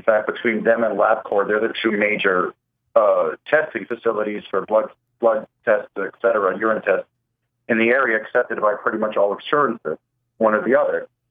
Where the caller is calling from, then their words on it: New Jersey, United States; from New Jersey.